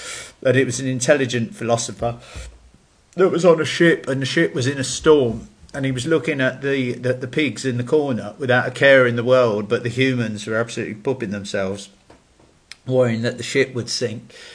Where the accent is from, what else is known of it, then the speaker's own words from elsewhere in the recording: England, United Kingdom; There is a discouragement to be proud in who you are as a nation, you know, especially as white English people.